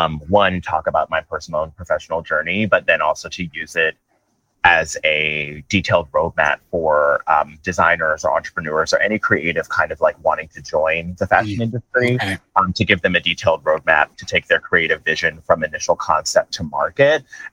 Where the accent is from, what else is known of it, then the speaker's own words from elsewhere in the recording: Queens, New York, United States; born there; I was born in Queens, New York, and my parents like immigrated here from Jamaica.